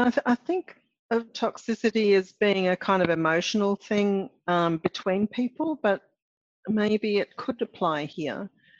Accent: Australia; Well, can I say my experience as Australian?

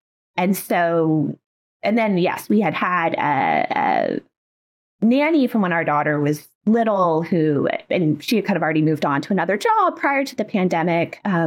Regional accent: Texas, United States; I grew up in Texas, and then I went to undergraduate in Philadelphia, and I did my PhD in North Carolina.

